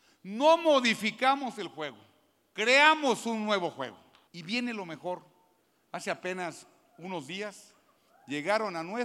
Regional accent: Querétaro, Mexico; orgullosos de decir ante todo el mundo, ¡soy queretano

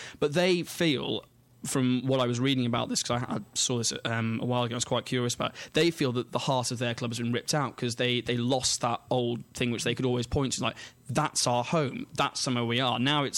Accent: Manchester, North West England, United Kingdom; I think it's very different to actually if you're from the area. I grew up in Manchester

